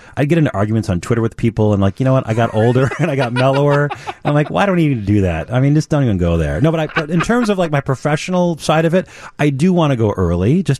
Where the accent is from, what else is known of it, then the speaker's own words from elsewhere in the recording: Minnesota, United States; now in Chicago, United States; when I moved to Chicago 25 years ago, I was just overwhelmed with how big the city was. I'm originally from Minnesota.